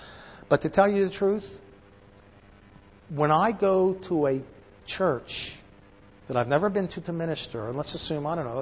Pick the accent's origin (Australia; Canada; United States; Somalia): United States; Northeast; I'm from the Northeast. I'm a Jewish person from the Northeast.